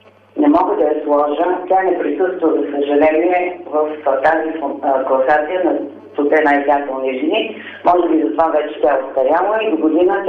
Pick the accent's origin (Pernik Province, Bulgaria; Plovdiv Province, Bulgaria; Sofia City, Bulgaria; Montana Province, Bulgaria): Plovdiv Province, Bulgaria; Plovdiv; аз съм от Пловдив, пловдивчанка